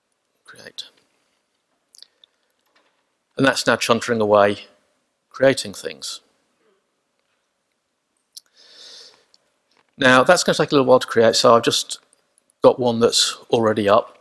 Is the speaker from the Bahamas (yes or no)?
no; Wellington, New Zealand; but I'm from Wellington, so wind turbines.